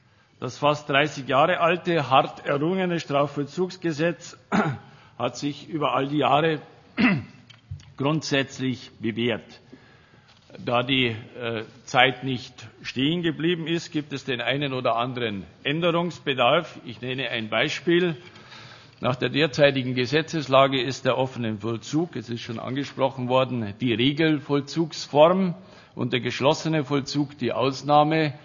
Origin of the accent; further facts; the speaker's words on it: Bavaria, Germany; Wie Sie vielleicht hören können, komme ich aus Bayern